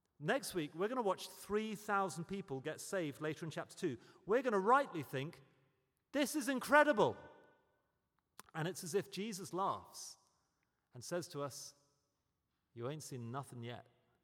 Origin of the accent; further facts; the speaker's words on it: United Kingdom; as a Brit who's never experienced anything like this, I was in awe.